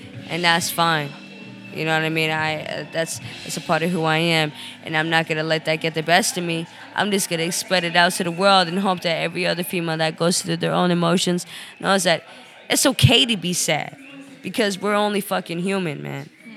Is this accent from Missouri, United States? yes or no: no; Los Angeles, California, United States; I grew up in the San Fernando Valley. So literally, like, we're on completely different sides of Los Angeles.